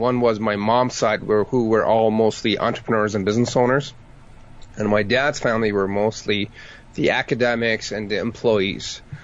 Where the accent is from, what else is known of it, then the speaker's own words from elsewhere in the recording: Tehran, Tehran Province, Iran; English is a second language; moved away as an adult; now in Canada; And then moved to Canada back in 2000. I was born in Tehran, Iran. When I came to Canada, I was 18 years old. That was 20 years ago, so I guess that makes me 38 now. I did not speak English when I showed up.